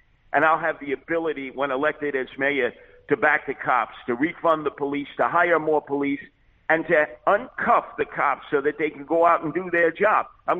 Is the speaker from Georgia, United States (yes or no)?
no; New York, United States; I was born and raised in New York, and I lived through the tough 70s and 80s and early 90s before Rudy Giuliani was elected mayor.